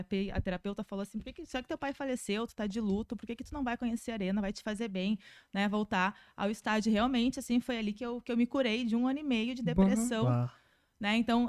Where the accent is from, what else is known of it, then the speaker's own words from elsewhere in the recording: Porto Alegre, Rio Grande do Sul, Brazil; also born or lived in Não-Me-Toque; E aí eu nasci lá, mas quando eu tinha 3 anos de idade, a gente veio pra Porto Alegre.